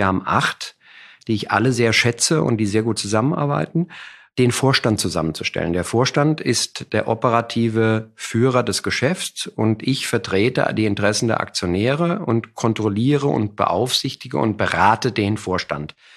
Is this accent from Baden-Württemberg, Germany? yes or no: no; Frankfurt, Hesse, Germany; born or raised there; also born or lived in Munich